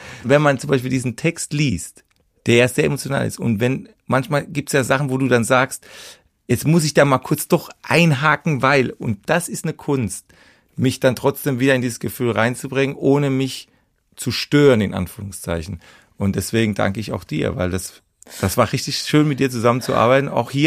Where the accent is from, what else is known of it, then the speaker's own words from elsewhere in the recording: Mannheim, Baden-Württemberg, Germany; Sein krasser Ludwigshafener Dialekt ist selbst für mich als Mannheimer kaum zu verstehen.